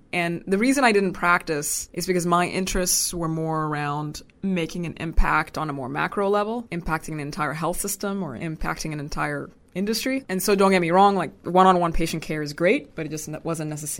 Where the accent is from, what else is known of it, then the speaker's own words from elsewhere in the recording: Sudan; I'm originally from Sudan. My parents are Sudanese and dropping out was just not an option.